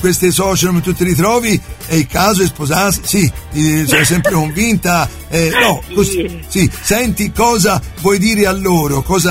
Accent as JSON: {"language": "Italian", "town": "Medicina", "region": "Emilia-Romagna", "country": "Italy", "tie": "born or raised there", "said": "Marimma, ragazzi, lei è il mio paese. Oh, io devo tornare di Asa lì. Ecco, non stare bene, non posso essere a Medicina."}